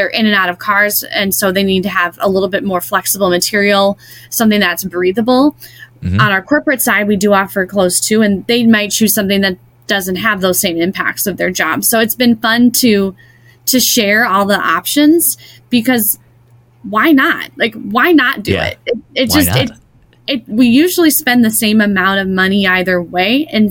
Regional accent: Sioux Falls, South Dakota, United States; moved away as an adult; now in Minneapolis, United States; And my first day in Minneapolis, I moved here from Sioux Falls, South Dakota to go to school.

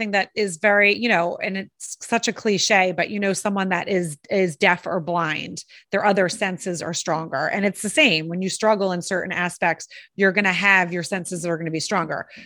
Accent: New Jersey, United States; Maybe someone's going to think about, oh, I know, you know, I grew up in Jersey.

